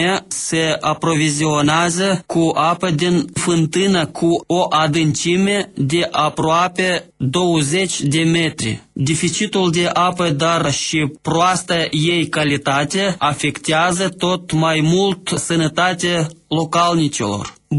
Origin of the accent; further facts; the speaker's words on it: Avdarma, Gagauzia, Moldova; Chiar din satul meu natal, Avdarma, în stânga Nistrului, locuiesc rude, mulți colegi de clasă.